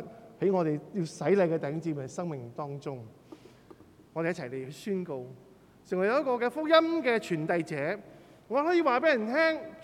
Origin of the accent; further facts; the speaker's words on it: Hong Kong; 可能我香港人惯了念书